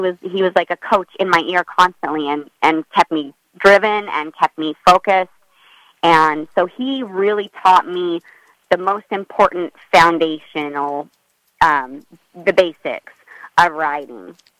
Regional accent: Louisiana, United States; There's a lot of business that comes from Kentucky that I don't have right off the bat because I'm from Louisiana. I ride for the Louisiana people.

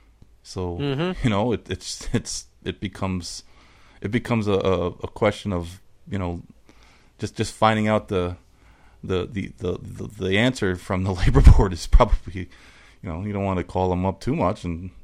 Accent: New York, United States; I'm from New York.

